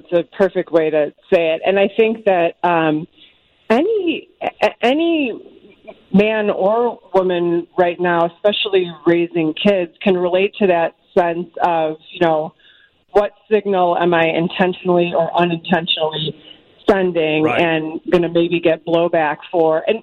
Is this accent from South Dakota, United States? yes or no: no; Chicago, Illinois, United States; maybe it's partly because I'm a Chicagoan and a working mom